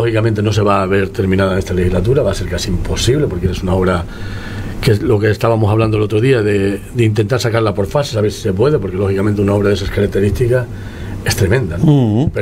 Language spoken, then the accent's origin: Spanish; Morro Jable, Canary Islands, Spain; aunque soy majorero de no nacido, pero sí criado en Morrojable, esto es vida.